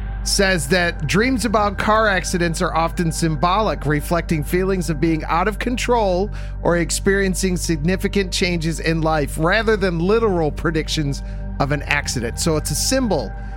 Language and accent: English; Henrietta, United States; I grew up in Henrietta